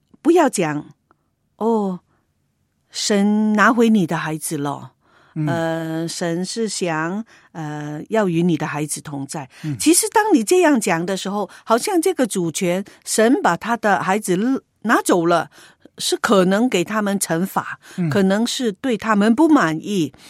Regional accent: China; 我们中国人的观念就是年长的才去世的。

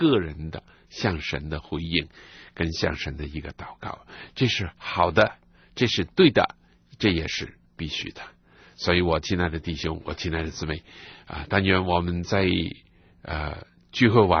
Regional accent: China; 我知道我们中国人呢都是比较上物质方面的很节省的一个民族啊

